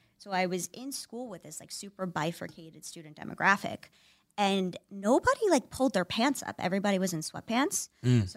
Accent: Oyster Bay, New York, United States; So I'm originally from Long Island, Oyster Bay.

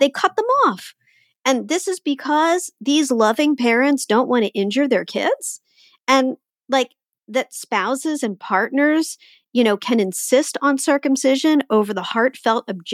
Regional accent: Philadelphia, Pennsylvania, United States; growing up in Philadelphia in the 1980s

